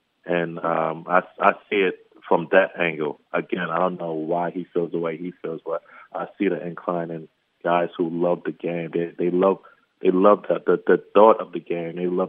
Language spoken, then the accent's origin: English; New York City, New York, United States; I'm from New York City. There's a playground on every corner